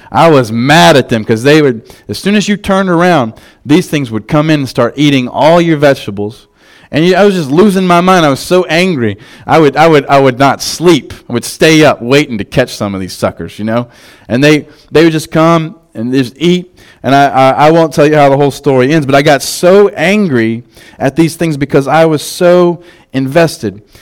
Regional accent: the South, United States; I was from the South too. That's as you get old in the South, you just start growing stuff.

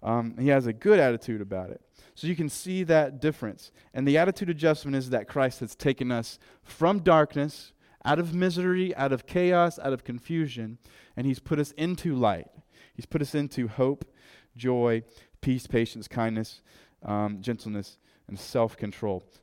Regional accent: South Carolina, United States; I'm from South Carolina, and we are the Palmetto State

